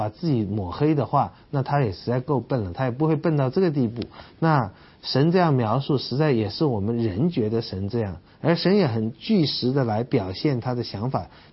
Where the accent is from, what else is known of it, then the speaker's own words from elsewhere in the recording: China; 各位，我们中国人说天不生仲尼，万古如长夜。